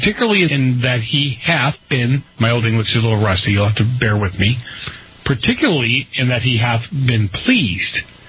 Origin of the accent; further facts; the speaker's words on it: United States; You know, me as an American, I have nothing to do.